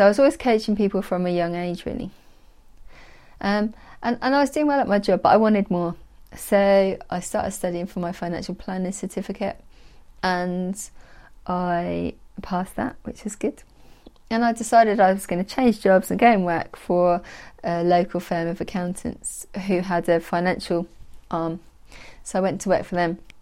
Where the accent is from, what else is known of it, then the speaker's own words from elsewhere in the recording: Great Yarmouth, East of England, United Kingdom; born there; I was born in Great Yarmouth many years ago, and you know, that could in some people's eyes be a challenge in itself. It's quite a deprived area